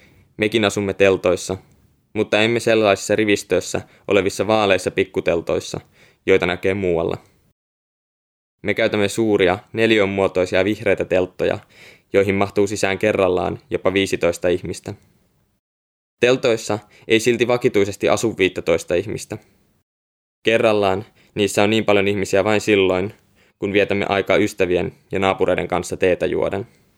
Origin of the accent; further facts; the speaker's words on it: Smara, Tindouf Province, Algeria; Itse vartuin Smarassa, jossa meillä tai kenelläkään muulla ei ollut väritelevisiota, vaan kaikki olivat vain mustavalkoisia. Sähköjohtoja ei myöskään ollut, eikä niitä ole vieläkään.